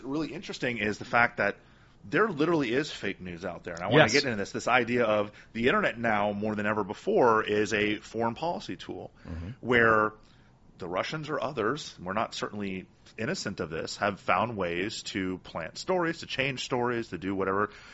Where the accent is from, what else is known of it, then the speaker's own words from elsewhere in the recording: Miami, Florida, United States; And I grew up in Miami. A lot of listeners know that.